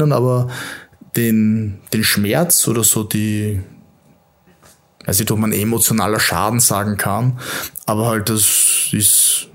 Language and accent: German; Vienna, Austria; Ich komme aus Wien, an und für sich, habe keinen niederösterreichischen Dialekt, würde ich jetzt meinen.